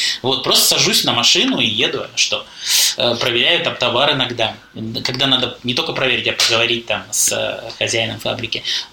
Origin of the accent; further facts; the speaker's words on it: Grozny, Chechnya, Russia; moved away; also born or lived in Shenzhen; я мальчик из Грозного